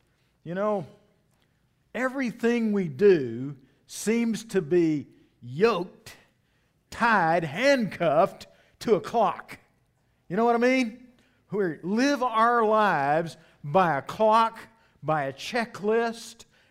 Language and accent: English; Blanchard, Oklahoma, United States; I grew up in Blanchard, Oklahoma, and there was this iconic teacher named Betty Lewis